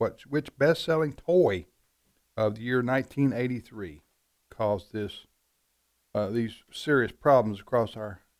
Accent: Houston, Missouri, United States; born there; So I tell people I was born in Houston, Texas, Missouri.

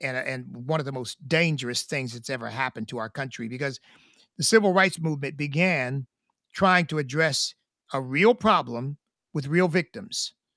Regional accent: United States; I'm an American. I'm a patriot. I'm a Christian. I'm grateful to God every day of my life for this country

